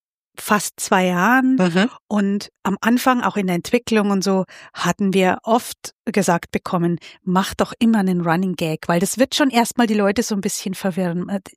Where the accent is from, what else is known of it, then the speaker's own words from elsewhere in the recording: Bavaria, Germany; weil ich komme ja aus Niederbayern